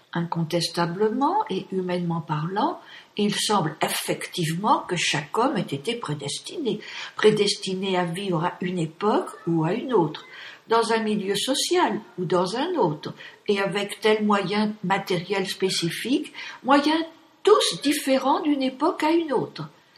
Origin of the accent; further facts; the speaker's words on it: France; born there; je suis née en France, la fille aînée de l'Église.